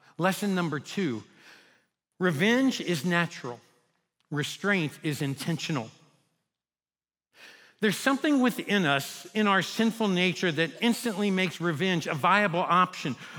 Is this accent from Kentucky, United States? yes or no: yes; Kentucky, United States; you all know that I'm from Kentucky.